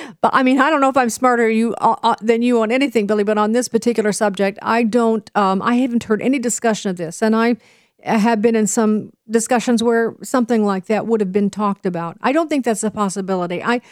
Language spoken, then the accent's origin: English; Canada; As a Canadian, all I can say is sorry, America